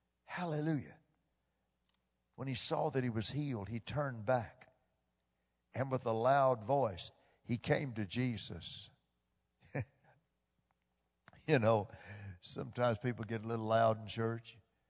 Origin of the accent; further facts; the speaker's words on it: Fort Worth, Texas, United States; you got to remember, I was born in Fort Worth, raised in Fort Worth.